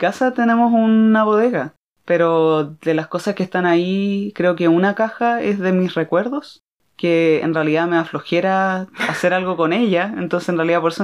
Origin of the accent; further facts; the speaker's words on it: Chile; Somos chilenas.